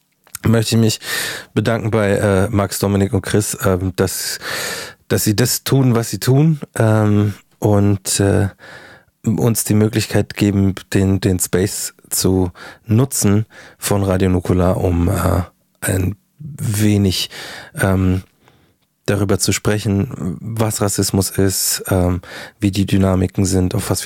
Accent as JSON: {"language": "German", "town": "Markt Schwaben", "region": "Bavaria", "country": "Germany", "tie": "born or raised there", "said": "Bin in München quasi geboren, dann auf dem Land aufgewachsen oder ein paar Kilometer vor München."}